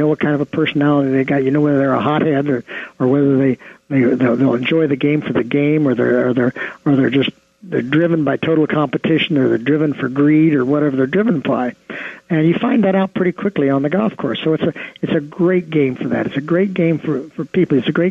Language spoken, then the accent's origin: English; Ohio, United States; My wife and I grew up in the Midwest in Ohio.